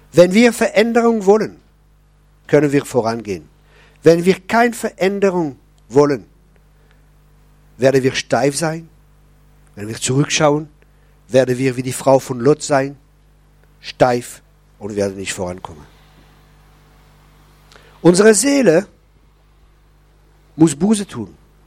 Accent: Grand Est, France; Ich bin Elsässer, ich kenne mich.

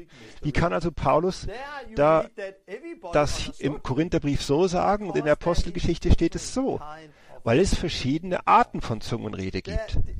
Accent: Denmark; first language Danish; German is a second language; Ich bin eigentlich ja Däne und spreche Dänisch, aber ich spreche eine Sprache. Und das Dänische ist meine Muttersprache. Das habe ich gelernt als Baby, als Kind.

